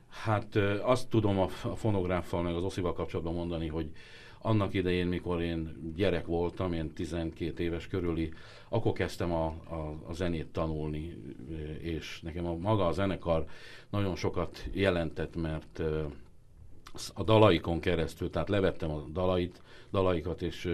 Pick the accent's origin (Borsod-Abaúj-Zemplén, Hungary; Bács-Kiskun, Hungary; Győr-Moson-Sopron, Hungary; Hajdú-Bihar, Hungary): Borsod-Abaúj-Zemplén, Hungary; Tehát nekem Borsod megyéből jöttem, és nekem végig kellett járni minden létrát, minden iskolát.